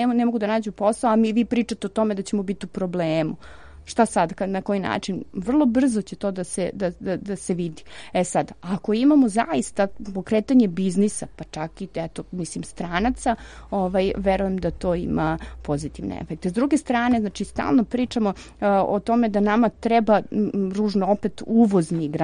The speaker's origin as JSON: {"language": "Serbian", "country": "Serbia"}